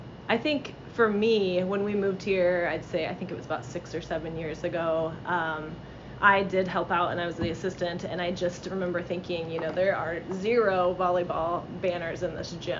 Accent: Indianola, Iowa, United States; I am originally from Indianola, so not too far away, but I graduated from Indianola.

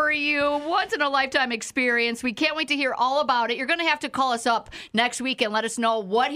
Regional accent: Eagle, United States; I'll see you around my hometown, Eagle.

